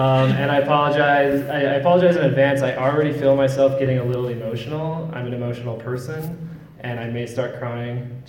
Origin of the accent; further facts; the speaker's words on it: Utah, United States; also born or lived in Salt Lake City, Utah; I was also born and raised LDS in Utah Valley. Well, I guess I was born in Salt Lake, but raised in Utah Valley.